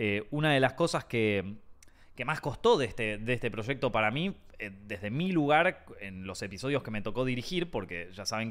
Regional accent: Argentina; Ya tenía muchas ganas de volver, tenía muchas ganas de estar en mi país, que yo sé que muchos lo bardean y todo, pero a mí siempre me gustó Argentina, siempre me gustó vivir acá

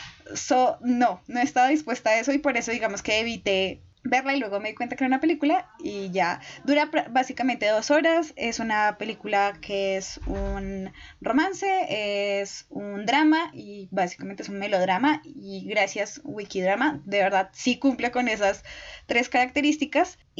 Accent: Colombia; Y nosotros como sociedad colombiana, no sé si en Argentina pasará, no creo, pero para Colombia la radio también fue muy importante

